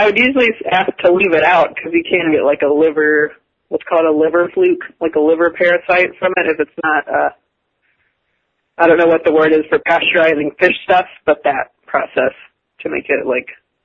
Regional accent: the South, United States; I grew up in the South, and my parents don't drink, actually.

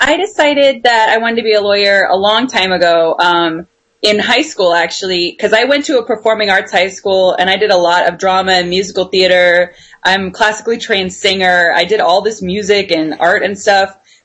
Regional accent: California, United States; moved away as an adult; now in Illinois, United States; I live in the great state of Illinois currently with my partner, who is a woman. And then I am actually from California, where I lived until I went to law school here in Chicago. So I spent almost all my life in California

